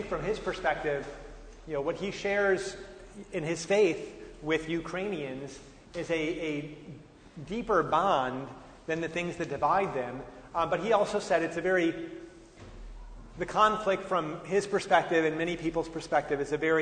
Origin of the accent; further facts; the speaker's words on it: Traverse City, Michigan, United States; And they're actually going to end in Traverse City, Michigan, in my hometown where I grew up.